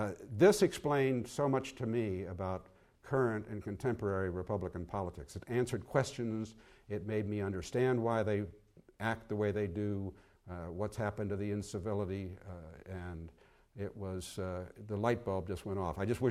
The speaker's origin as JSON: {"language": "English", "country": "United States", "said": "notwithstanding the fact I'm an American."}